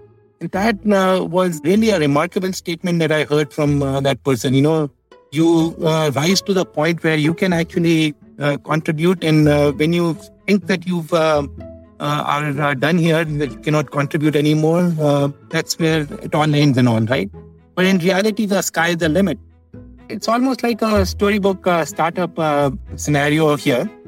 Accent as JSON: {"language": "English", "country": "India", "tie": "born or raised there", "said": "I grew up in India. My father was a civil servant"}